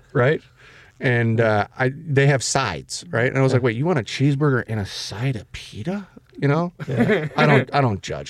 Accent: Chicago, Illinois, United States; The South Oak Parkers that we grew up with here in the Chicagoland area have been raving about this joint

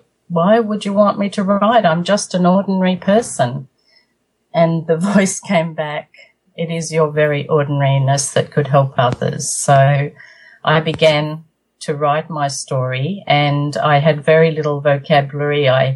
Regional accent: Buxton, Victoria, Australia; I was born in a place in Victoria where they was absolutely a magical place. That they have where I was born in Buxton, around Buxton area. It's called the Victorian High Country.

